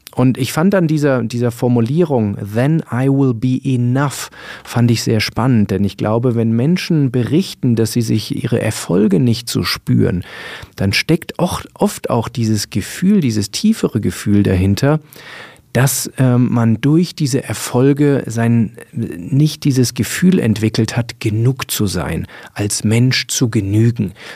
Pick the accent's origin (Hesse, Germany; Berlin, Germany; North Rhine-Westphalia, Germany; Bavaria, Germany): Bavaria, Germany; Munich; ich komme aus München